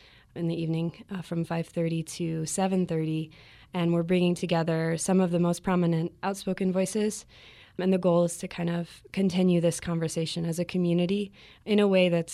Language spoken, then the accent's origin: English; Sandia Park, New Mexico, United States; I'm New Mexican. I grew up here. I'm from Sandia Park. And yeah, and I'm really glad to be back in Albuquerque.